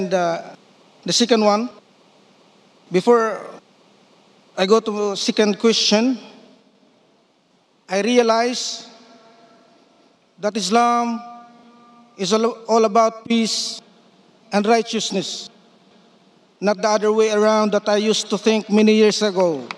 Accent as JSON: {"language": "English", "country": "Philippines", "said": "from the Philippines."}